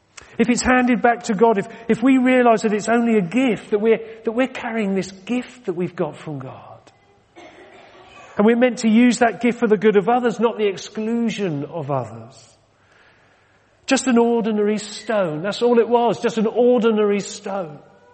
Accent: Exeter, South West England, United Kingdom; born there; Many of you will know that I was born in Exeter, down in Devon.

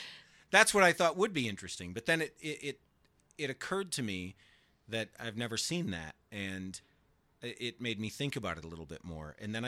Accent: Michigan, United States; No, I come from Michigan, which is basically a combination of Wisconsin and Canada.

